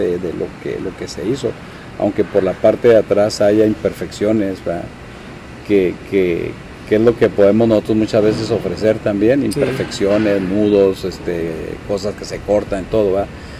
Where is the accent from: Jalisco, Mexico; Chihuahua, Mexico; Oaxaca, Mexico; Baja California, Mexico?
Chihuahua, Mexico; como a mí, que soy de Chihuahua, ¿verdad?